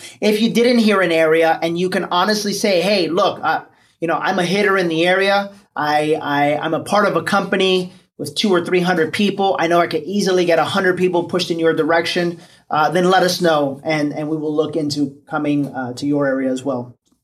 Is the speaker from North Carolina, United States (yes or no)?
no; New York, United States; Sorry, I'm from New York, so I think I can get away with saying that.